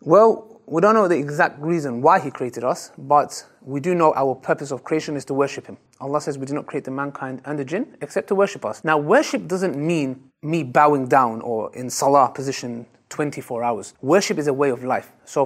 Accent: Kayseri, Kayseri Province, Turkey; Yes, I'm from Turkey.

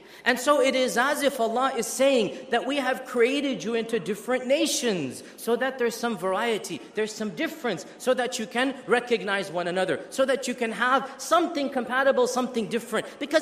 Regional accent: United States; pride for being a part of this land, for learning what I've learned, for having grown up here. Being an American doesn't mean that I support every single vice found in this land.

